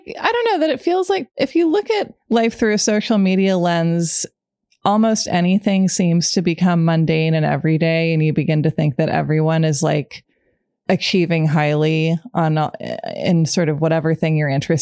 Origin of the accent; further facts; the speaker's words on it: Portland, Oregon, United States; I'm from Portland, Oregon. We've never had a baseball team.